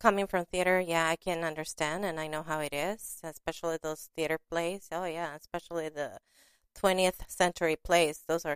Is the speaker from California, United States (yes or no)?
yes; Long Beach, California, United States; I'm from Long Beach, as you know, and I'm proud of it. And, you know, I'm from the LBC, where a lot of stars come from, and I'm one of them, too.